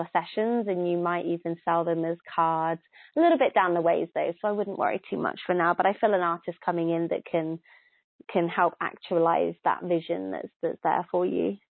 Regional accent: England, United Kingdom; sorry, I'm English

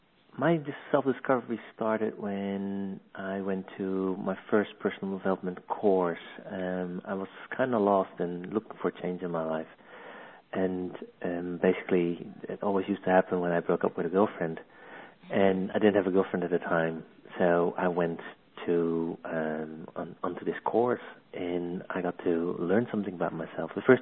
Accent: Netherlands; English is a second language; moved away as an adult; now in London, United Kingdom; As you might hear from my accent, originally from the Netherlands, moved to London about 7 years ago

